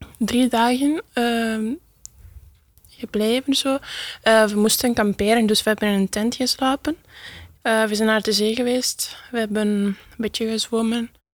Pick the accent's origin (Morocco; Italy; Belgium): Italy; Dutch is a second language; Ik kom uit Italië en ik studeer hier in Encora in Talbot.